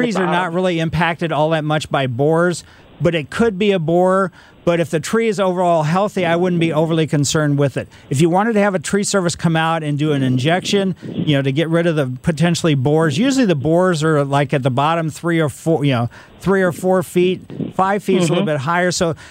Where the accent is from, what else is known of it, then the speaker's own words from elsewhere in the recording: Ellisville, United States; That was, you know, growing up in Ellisville.